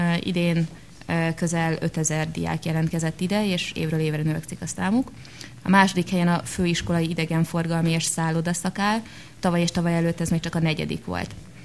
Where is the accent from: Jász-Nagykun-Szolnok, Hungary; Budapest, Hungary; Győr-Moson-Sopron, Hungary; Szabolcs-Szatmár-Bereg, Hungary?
Budapest, Hungary; én pesti vagyok igazából